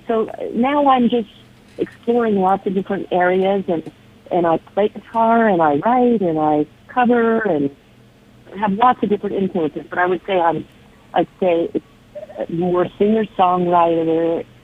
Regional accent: Dallas, Texas, United States; I'm born and raised in Dallas, Texas, believe it or not.

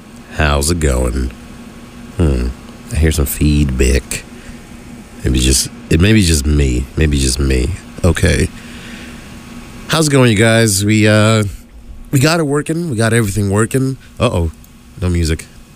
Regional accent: Houston, Texas, United States; See, I'm from Houston, Texas.

